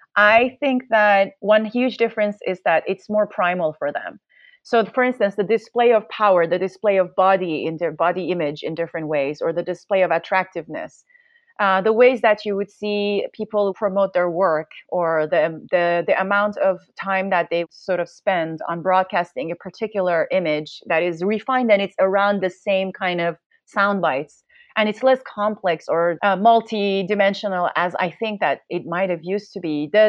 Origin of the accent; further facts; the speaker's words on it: Iran; So I'm from Iran